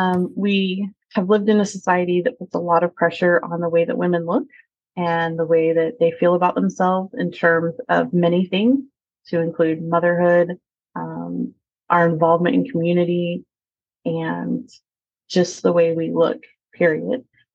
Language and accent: English; Galveston, Texas, United States; I am from Galveston, Texas, and I live there with my husband of 22 years and our three children.